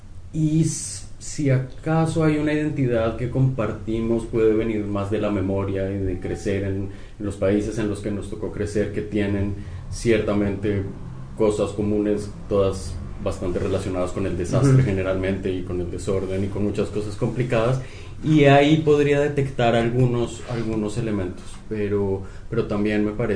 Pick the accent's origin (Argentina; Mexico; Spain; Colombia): Colombia; Yo soy colombiano.